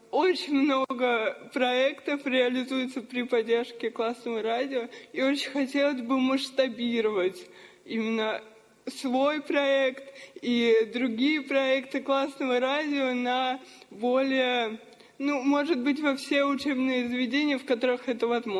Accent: Vladimir Oblast, Russia; мне 16 лет, и я из Владимирской области

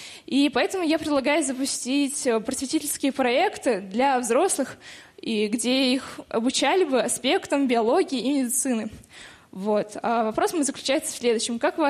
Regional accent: Moscow Oblast, Russia; мне 17 лет, я из Московской области. В этом году поступила в 11 класс Одинцовского лицея номер 10.

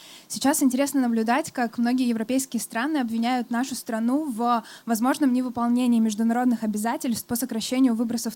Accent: Vladivostok, Primorsky Krai, Russia; Я родилась и выросла во Владивостоке на берегу Японского моря

